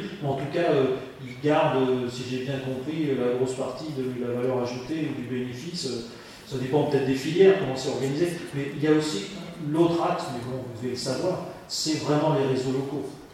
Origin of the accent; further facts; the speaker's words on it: Brittany, France; je suis breton aussi comme tout le monde